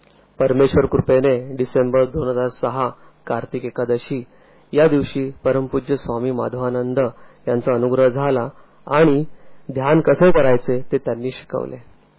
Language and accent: Marathi; Mumbai, Maharashtra, India; मी राहिला मुंबईचा. माझे लहानपण शिक्षण मुंबईतच गेले.